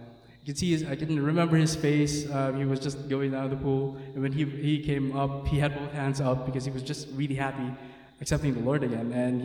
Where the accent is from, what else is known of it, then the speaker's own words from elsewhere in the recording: Philippines; I grew up in the Philippines, but like my parents wanted me to speak English. I don't know how to speak my native tongue that well. So I was struggling, man, because I come from the Philippines at South, okay? South is, we speak a different language